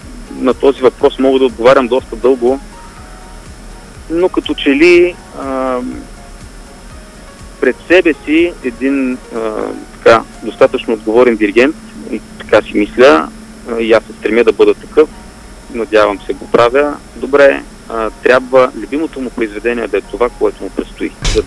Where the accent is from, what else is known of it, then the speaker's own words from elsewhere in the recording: Ruse, Ruse Province, Bulgaria; born there; also born or lived in Burgas; now in Pomorie, Bulgaria; Всъщност аз само съм роден в Русе. Много мъничко съм живял там. Свързвам много по-голяма част от живота си в Бургас, в музикалното училище.